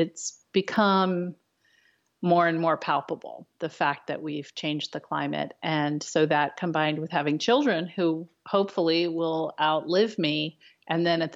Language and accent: English; United States; That as an American, I had a special obligation, and especially as an Irish American whose ancestors fled famine